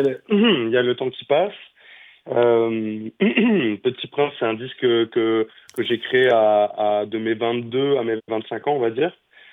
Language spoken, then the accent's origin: French; France; first language French; ma langue natale, c'est le français. Je vis en France, je suis français à 4000%.